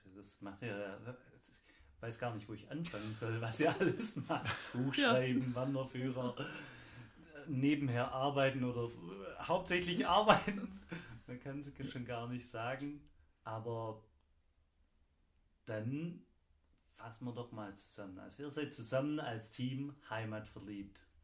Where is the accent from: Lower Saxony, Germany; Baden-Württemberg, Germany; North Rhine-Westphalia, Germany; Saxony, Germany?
Baden-Württemberg, Germany; Mössingen; ich wohne ja noch näher an der Schwäbischen Alb als ihr zwei. Ich bin aus Mössing und bei uns geht es direkt einen Berg hoch auf den Fahrenberg.